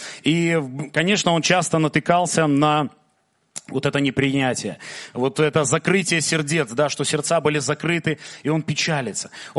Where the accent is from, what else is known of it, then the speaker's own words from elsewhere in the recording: Belarus; мы с Белоруссии были, с Гродно, с Мозыря, с Минска, с Гомеля